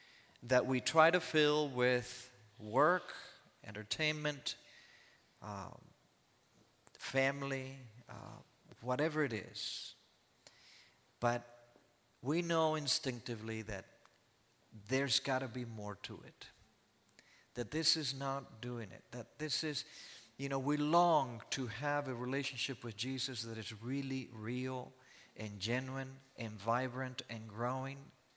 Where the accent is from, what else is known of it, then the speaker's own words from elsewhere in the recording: Michigan, United States; I'm from Michigan, and I'm cold just thinking about what these guys did.